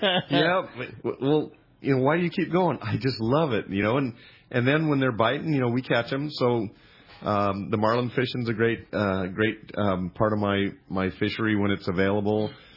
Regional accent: Colorado, United States; born there; also born or lived in Central Valley, California; although I was born in Colorado, fished the Rocky Mountains, went to college in the Central Valley

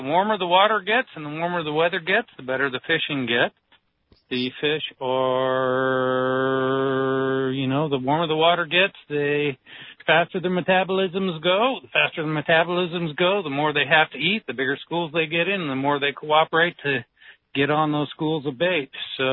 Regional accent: California, United States; I'm from Southern California, grew up fishing the party boats and long-range boats.

